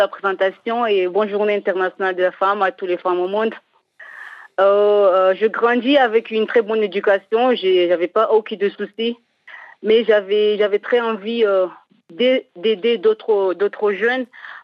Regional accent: Comoros; Oh, je grandis aux Comores, j'ai fait toutes mes études aux Comores, même universitaires.

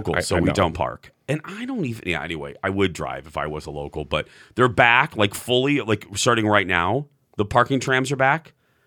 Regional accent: Minnesota, United States; He's from Wisconsin, so we can't hate him. We're from Minnesota.

